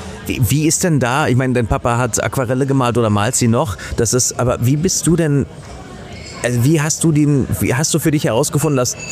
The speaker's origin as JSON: {"language": "German", "region": "Berlin", "country": "Germany", "said": "ich komme aus der Großstadt, ich bin Berliner."}